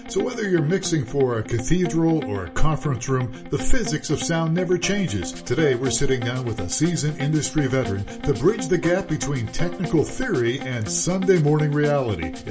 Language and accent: English; Youngstown, Ohio, United States; I'm from Ohio originally, Youngstown.